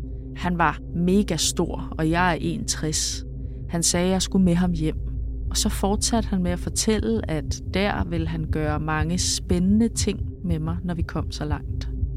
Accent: Central Denmark Region, Denmark; Efter at jeg blev student midt 80'erne, boede og arbejdede jeg i København. Jeg er fra det mørke Vestjylland, så byen var stor og skræmmende i sig selv.

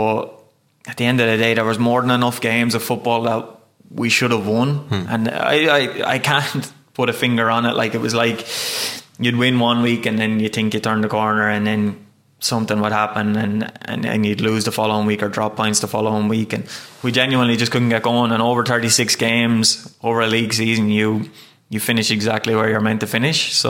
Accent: County Wexford, Ireland; I didn't want to go to the Premier and I want to play for my hometown club, but at the end of the day, it has to be what's best for you. And fair play to Wexford

